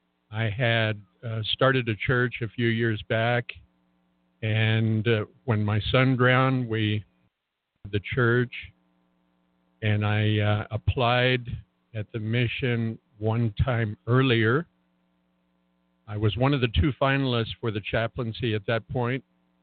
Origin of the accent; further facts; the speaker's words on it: New Mexico, United States; also born or lived in Ruidoso; Well, I'm a native New Mexican. I was born in 1950 in Ruidoso, New Mexico. We moved here 4 years later in 1954.